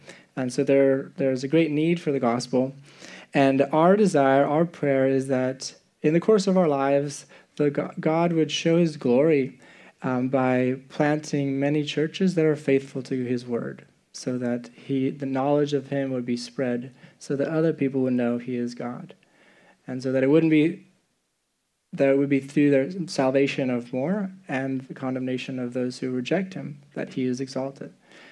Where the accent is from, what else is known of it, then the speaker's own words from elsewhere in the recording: Czechia; And yeah, I grew up in the Czech Republic, and there's a great need there.